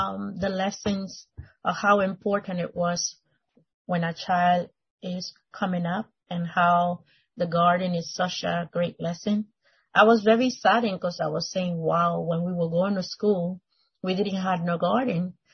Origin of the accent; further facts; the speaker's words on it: Panama; also born or lived in Mexico; I grew up in Panama, even though I was born in Mexico, but I was always in the wild.